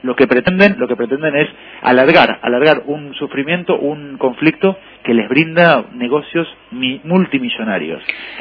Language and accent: Spanish; Argentina; Yo soy argentino, yo estoy contando desde aquí, de pie de calle